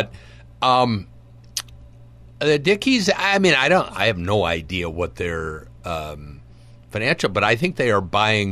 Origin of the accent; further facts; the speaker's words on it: Saint Paul, Minnesota, United States; I grew up in St. Paul.